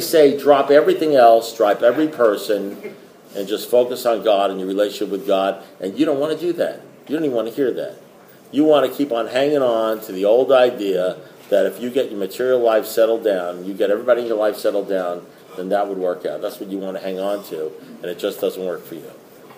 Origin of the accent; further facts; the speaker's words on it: New York, United States; I mean, I'm a kid from New York, you know